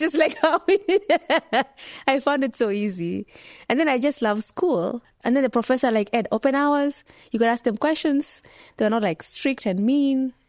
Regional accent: Mogotio, Baringo County, Kenya; grew up in Mogotio.

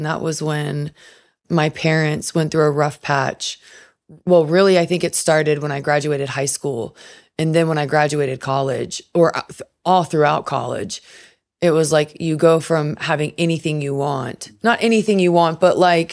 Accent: Charlotte, North Carolina, United States; was able to pick up clients really quickly because I was from Charlotte.

